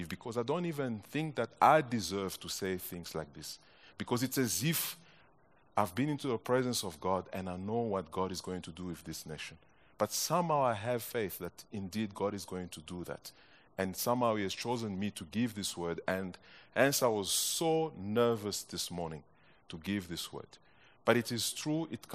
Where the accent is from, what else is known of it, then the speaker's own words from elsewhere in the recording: DR Congo; English is a second language; I'm from the Congo, and I guess Clint thought that I was Zulu.